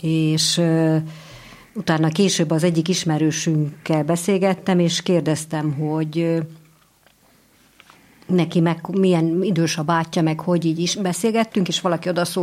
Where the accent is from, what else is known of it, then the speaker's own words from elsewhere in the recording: Vojvodina, Serbia; now in Hungary; Én a Vajdaságból jöttem, és Szegedre mentem dolgozni, vagy tanulni